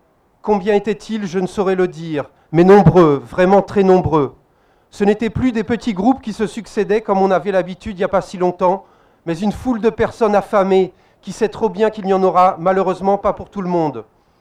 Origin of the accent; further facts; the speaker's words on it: Nice, Provence-Alpes-Côte d'Azur, France; Bonjour, moi je viens de Nice